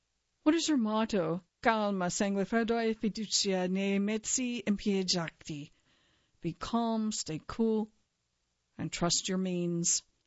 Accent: Pozzuoli, Campania, Italy; I was raised in Pozzuoli.

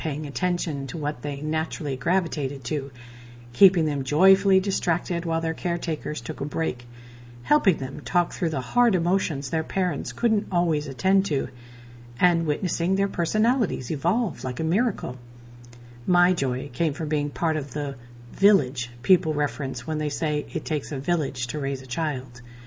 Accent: Ohio, United States; moved away as an adult; When I left my home state of Ohio in my mid-20s, newly divorced and bursting with enthusiasm to chase my dreams

